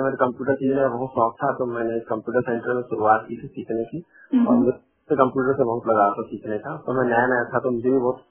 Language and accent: Hindi; Seoni, Madhya Pradesh, India; now in Raipur, India; मगर मैं मेरे फादर और दादी वगैरह सब एलपी में रहते थे, सिवनी में बालाघाट की, और मैं रहने वाला वहीं का हूँ। मैं पिछले 23 साल से रायपुर में हूँ।